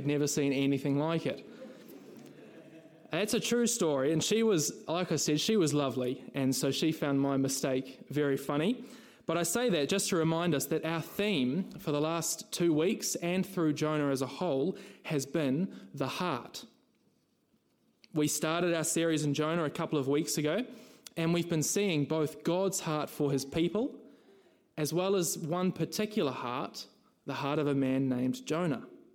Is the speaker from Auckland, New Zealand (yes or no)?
no; Christchurch, Canterbury, New Zealand; I'm from Christchurch originally